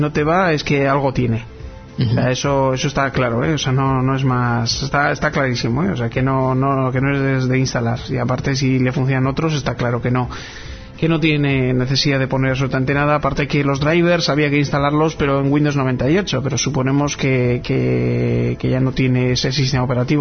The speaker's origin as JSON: {"language": "Spanish", "town": "Bilbao", "region": "Basque Country", "country": "Spain", "tie": "born or raised there", "said": "en mi caso puedo decir que soy de Bilbao porque nací en Basurto, o sea que yo sí que soy de Bilbao."}